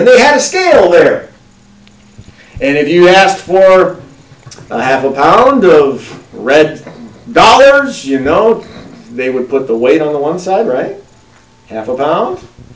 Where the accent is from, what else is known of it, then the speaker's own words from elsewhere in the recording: Kenosha, Wisconsin, United States; Growing up in Kenosha, Wisconsin, one of the big things that I would do with my younger sister is I would catch a city bus and go downtown.